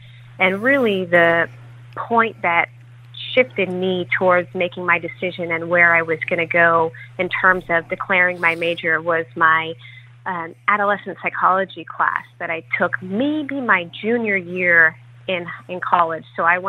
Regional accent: Cliffside Park, New Jersey, United States; So I grew up in Cliffside Park, New Jersey, a very small town right outside of New York City. And I came down to Florida to pursue my career

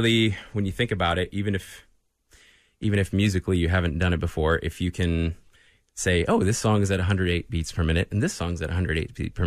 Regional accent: East Coast, United States; moved away; I was originally from the East Coast, moved out here in 93.

